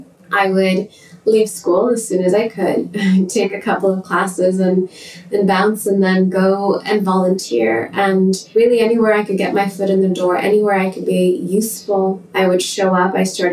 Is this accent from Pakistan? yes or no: yes; Pakistan; moved away as an adult; So, I grew up in Pakistan, and I was there till I was 18.